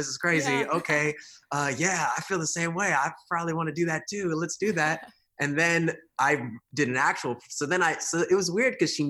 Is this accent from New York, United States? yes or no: yes; New York, United States; You know, like you said earlier, I grew up in New York. So I used to busk in New York and do, you know, musical theater.